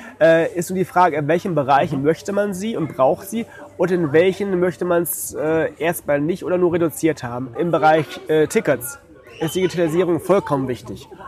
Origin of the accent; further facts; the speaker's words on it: Detmold, North Rhine-Westphalia, Germany; bei uns in Detmold, wo ich herkomme, war auch immer so ein Trainingslager von afrikanischen Langstreckenläufern